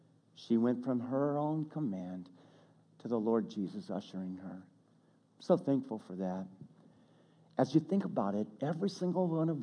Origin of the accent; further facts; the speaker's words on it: St. Louis, Missouri, United States; I mean, we're from North County, St. Louis.